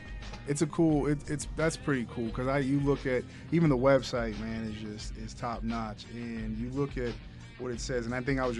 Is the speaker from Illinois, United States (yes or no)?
yes; Illinois, United States; I mean, listen, I came from the Northwest suburbs, but to know Sean and to understand what city basketball is like.